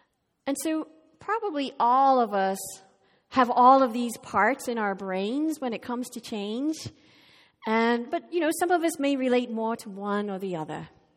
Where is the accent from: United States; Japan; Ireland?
Ireland; As an Irish person who loves cheese and who totally gained a couple of pounds eating Irish cheese